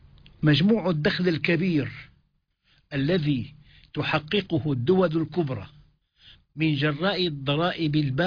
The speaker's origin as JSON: {"language": "Arabic", "town": "Damascus", "region": "Damascus Governorate", "country": "Syria", "tie": "born or raised there", "said": "كنت في دمشق الشام وهي بلدي الأم قبل 10 سنين بالتمام والكمال،"}